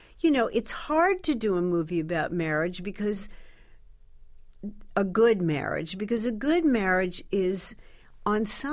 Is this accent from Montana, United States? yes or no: no; Beverly Hills, California, United States; I mean, I lived in L.A., and there was one French restaurant, and it was owned by a guy named Robert